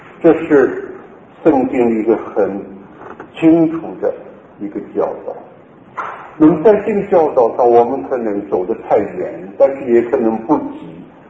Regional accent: China; 当然 American aggressiveness 和我们中国人的这个文化的背景，我们 cultural background 有点不同

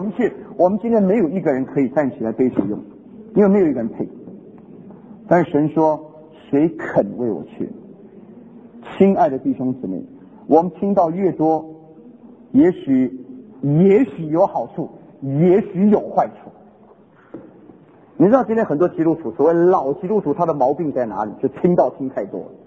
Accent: Taiwan; accent: Taiwanese Mandarin; first language Hakka; 方言比我客家话还比我的家乡话还好的是我的这个台湾话。结果呢，我学好了台湾话，我的国语就糟糕了，满口的台湾国语。

